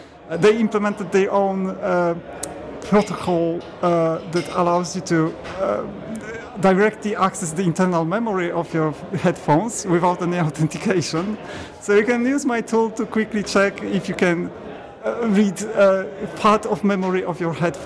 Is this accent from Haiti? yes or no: no; Poland; my name is very difficult to pronounce because I'm from Poland.